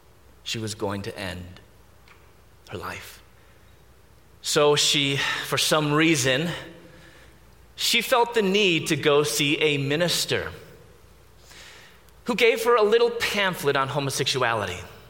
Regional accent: Chicago, Illinois, United States; I was born and raised in Chicago.

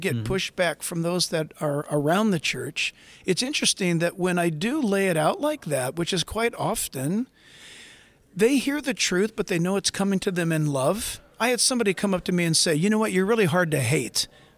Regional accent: United States; I'm an American, but I don't put my faith in him to have a passport.

